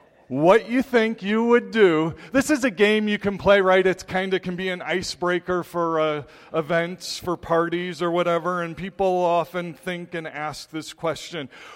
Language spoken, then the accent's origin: English; Evanston, Illinois, United States; Northwestern University in Evanston, which, by the way, is my hometown, and I was in high school, apparently, when this study came out a few blocks away.